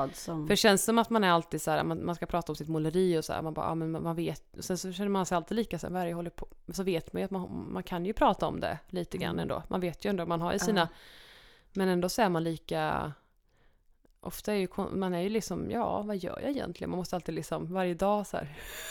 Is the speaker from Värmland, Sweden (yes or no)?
yes; Sunne, Värmland, Sweden; Jag är jättestolt över att jag är från Sunne.